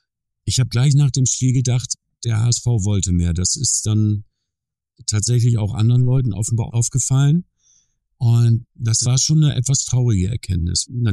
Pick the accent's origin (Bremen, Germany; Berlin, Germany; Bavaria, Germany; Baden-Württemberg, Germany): Bremen, Germany; Ich bin Bremer und deshalb verbunden mit dem Verein.